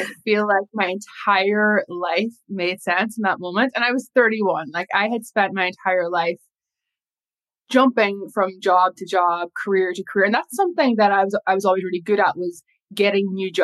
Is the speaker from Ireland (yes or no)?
yes; Ireland; now in London, United Kingdom; Yes. Yes, I'm Irish and moved to London in 2018.